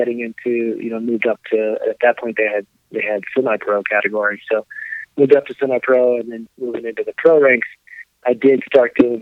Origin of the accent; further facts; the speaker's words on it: Arkansas, United States; I grew up in Arkansas and my parents are still there and my sister as well.